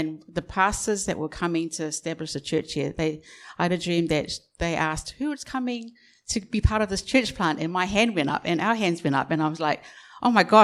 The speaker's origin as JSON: {"language": "English", "country": "New Zealand", "moved": "yes", "lives_now": "Australia", "said": "I wanted to share a story, our journey in regards to how we came from New Zealand to Australia and how that was God appointed."}